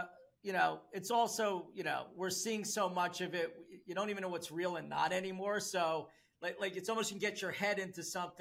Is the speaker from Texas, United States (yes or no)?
no; New Jersey, United States; Like, I'm from Jersey, right?